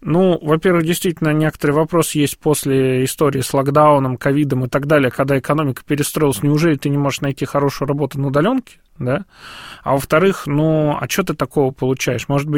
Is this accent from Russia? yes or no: yes; Moscow, Russia; Ну, вот я москвич, как бы, куда я поеду особенно, да, здесь вот мой родной район, там, улица и так далее.